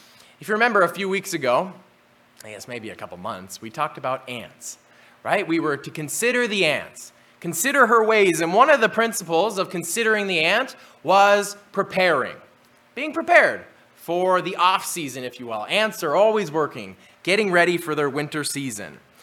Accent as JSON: {"language": "English", "region": "North Dakota", "country": "United States", "tie": "born or raised there", "said": "You see, when I was a kid, we grew up in North Dakota. In North Dakota, I remember several times there were these giant blizzards"}